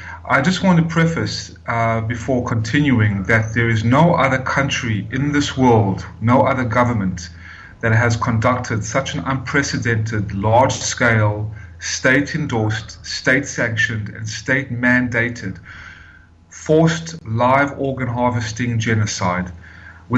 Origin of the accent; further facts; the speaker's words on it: Atlanta, Georgia, United States; also born or lived in South Africa; I'm a native-born South African, raised in America, in Atlanta, Georgia, for 25 years as an American citizen.